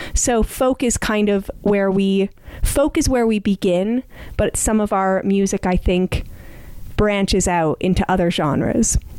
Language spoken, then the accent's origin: English; New Brunswick, Canada; also born or lived in England; We lived in England for a couple years, and I'm from New Brunswick